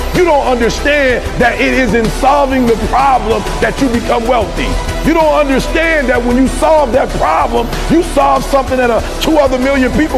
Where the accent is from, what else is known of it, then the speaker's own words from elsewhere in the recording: Michigan, United States; I'm right from where you from. Right around the corner, I'm from Michigan.